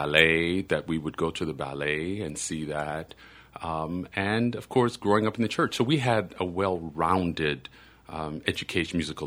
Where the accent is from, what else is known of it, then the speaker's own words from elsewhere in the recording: Slidell, Louisiana, United States; also born or lived in New Orleans; I was born in New Orleans, but I grew up in Slidell.